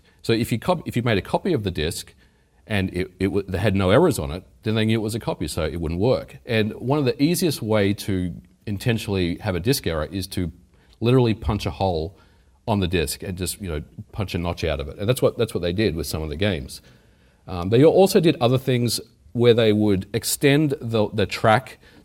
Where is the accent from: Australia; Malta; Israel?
Australia; born there; Now, I was born in Australia, and tape drives were very, very popular.